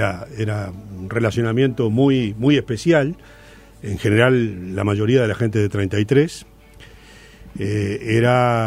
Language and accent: Spanish; Treinta y Tres, Uruguay; now in Montevideo, Uruguay; Soy nativo, nacido en la ciudad, pero yo he perdido contacto con 33 desde el punto de vista de que mi afincamiento ha sido en Montevideo desde el año 72